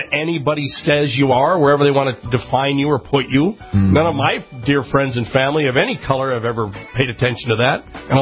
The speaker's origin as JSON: {"language": "English", "town": "Minneapolis", "region": "Minnesota", "country": "United States", "tie": "born or raised there", "said": "I remember going, growing up in the Twin Cities, going out to Cedar Hills to go skiing back in the day."}